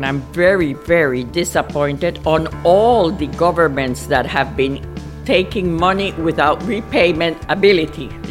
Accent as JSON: {"language": "English", "country": "Puerto Rico", "said": "I am from Puerto Rico. I live here."}